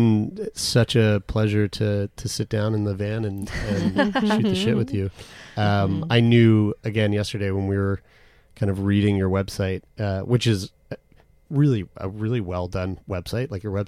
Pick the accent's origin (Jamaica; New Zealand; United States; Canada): Canada; one thing that we're from Canada.